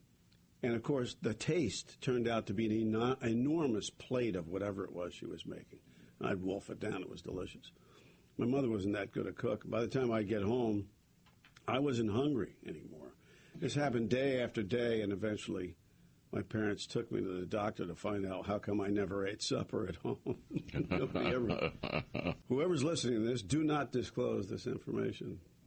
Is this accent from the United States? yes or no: yes; New York City, New York, United States; Yeah, I grew up in New York City. I lived in Brooklyn while my father was overseas in the Second World War on a street called Hart Street, not far from Tompkins Avenue.